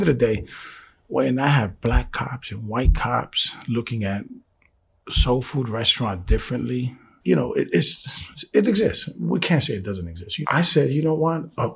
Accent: New York City, New York, United States; I'm from the Bronx. I'm Puerto Rican.

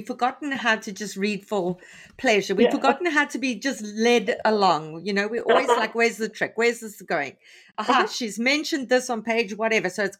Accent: Canada; as a Canadian

